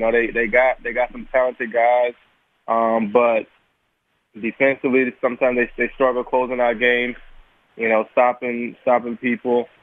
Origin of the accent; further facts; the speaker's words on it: Texas, United States; I know when I came as a Texan